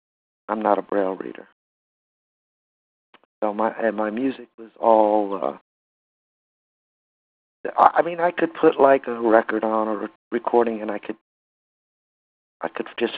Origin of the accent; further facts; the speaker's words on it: Florida, United States; I was brought up in Florida, but I'm getting used to it.